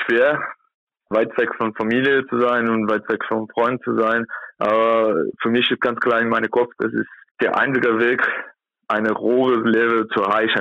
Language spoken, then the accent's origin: German; São Paulo, Brazil; German is a second language; now in Germany; Ich komme aus São Paulo, das ist 12 Millionen Personen, da wohnt. Und hier in Gondas nur 80.000.